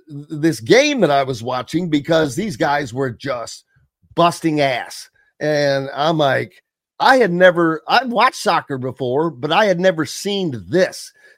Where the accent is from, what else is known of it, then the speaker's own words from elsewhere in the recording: Indiana, United States; growing up in Southern Indiana, Louisville has had both as well.